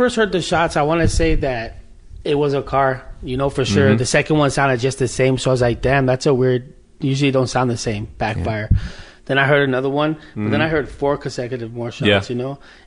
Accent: San Fernando Valley, California, United States; I'm 32 years old. I grew up in San Fernando Valley. Was like the only white kid in my neighborhood, so of course I used to get bullied a lot.

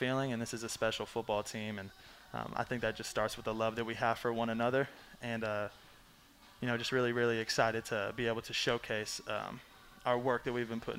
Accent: Indianapolis, Indiana, United States; especially Peyton Manning growing up in Indianapolis and being a Colts fan since I can remember

